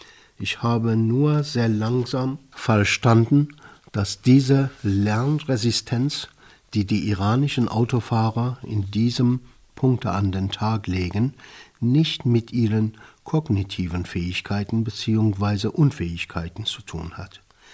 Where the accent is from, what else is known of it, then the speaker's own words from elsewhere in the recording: Iran; dass ich als Iraner keinen anderen Iraner kannte